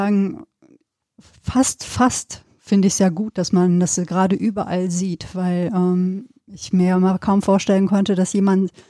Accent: North Rhine-Westphalia, Germany; ich habe ja auch meine Kindheit da auf dem Land verbracht, dann im Sauerland

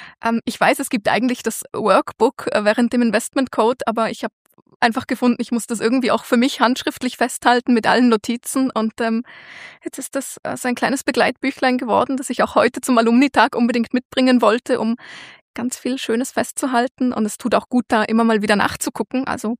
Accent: Vorarlberg, Austria; now in Bern, Switzerland; Mein Hauptwohnsitz ist jetzt schon in Bern in der Schweiz. Also natürlich, ich habe meine Jugend in Vorarlberg verbracht und bin immer wieder dort. Das heißt, Österreich ist sicher auch noch ein Teil von mir und wird es auch immer bleiben

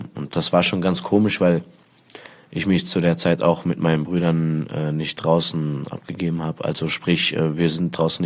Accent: Essen, North Rhine-Westphalia, Germany; moved away as an adult; Bin geboren in Essen und aufgewachsen dort. Bin dort zur Schule gegangen, wie man es halt kennt, 10 Jahre lang. Hab gearbeitet und bin dann nach 21 Jahren abgeschoben worden mit meinem großen Bruder zusammen.

